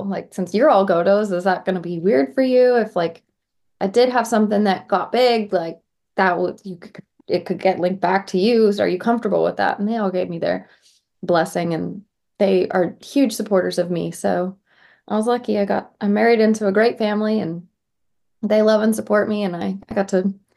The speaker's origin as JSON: {"language": "English", "region": "California", "country": "United States", "tie": "born or raised there", "said": "I grew up in California and, you know, we definitely have a very healthy country scene out here, but I don't have a Southern accent. I was not raised in the South."}